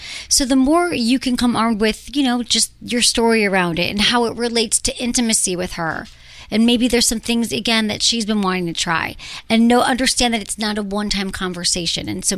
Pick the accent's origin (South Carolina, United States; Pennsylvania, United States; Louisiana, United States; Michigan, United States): Michigan, United States; And you're in Wisconsin and I'm from Michigan.